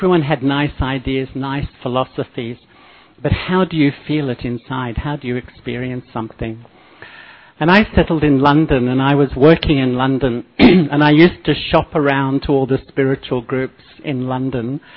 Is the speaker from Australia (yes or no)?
yes; Melbourne, Victoria, Australia; I grew up in Melbourne.